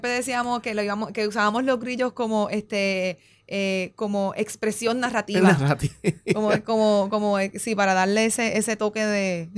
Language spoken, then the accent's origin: Spanish; Mayagüez, Puerto Rico; que es mi pueblo.